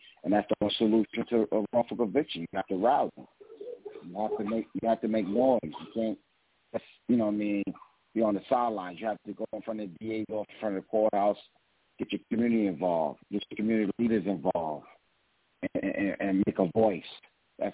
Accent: Queens, New York, United States; I'm from Queens, New York.

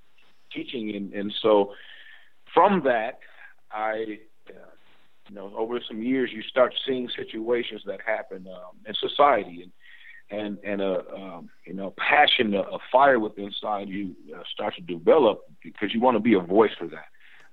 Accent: St. Paul, Minnesota, United States; Well, I was born in St. Paul, Minnesota, and which is probably a little bit more known as the Twin Cities, Minneapolis and St. Paul.

